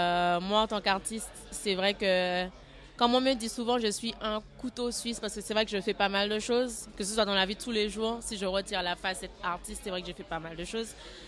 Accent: Martinique; C'est ça, je viens de la Martinique.

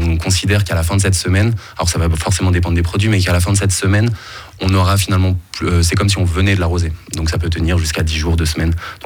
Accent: Lausanne, Vaud, Switzerland; Moi, je dis 80, je viens de Lausanne.

